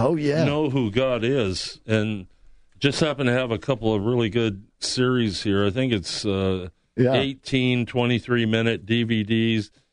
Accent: Canada; I'm a Canadian.

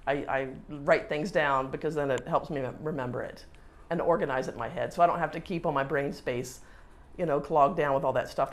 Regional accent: Virginia Beach, Virginia, United States; Well, I grew up in Virginia Beach, had a fairly uneventful childhood

